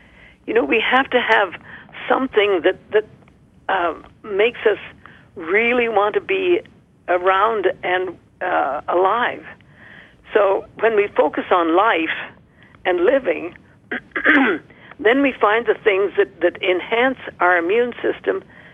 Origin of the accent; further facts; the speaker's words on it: India; growing up in India, I saw smallpox, but smallpox has been eradicated.